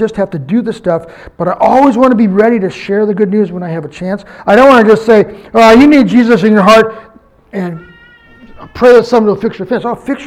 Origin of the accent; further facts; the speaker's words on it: Turtle Lake, United States; I was talking to the kids from my hometown, Turtle Lake. Now, here's something significant. Turtle Lake has 500 people in it.